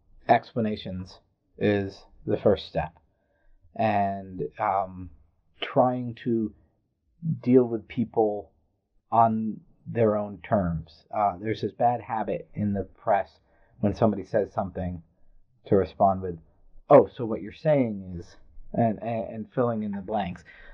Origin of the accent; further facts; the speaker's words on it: New York, United States; yeah, I'm from New York.